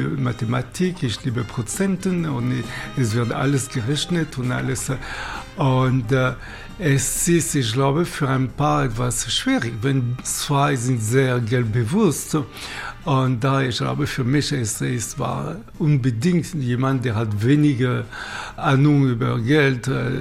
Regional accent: Paris, Île-de-France, France; German is a second language; Ich habe, weil ich komme aus Paris, so ein Bedürfnis über Luxusprodukte

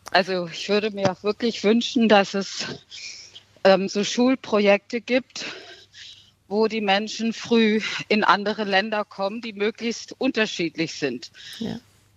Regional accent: Stuttgart, Baden-Württemberg, Germany; born there; Ich bin in Stuttgart geboren, habe da aber wenig Bezug zu.

